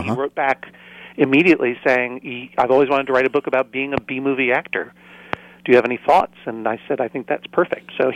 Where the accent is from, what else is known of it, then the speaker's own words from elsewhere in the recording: Brookline, Massachusetts, United States; I grew up in Brookline, Massachusetts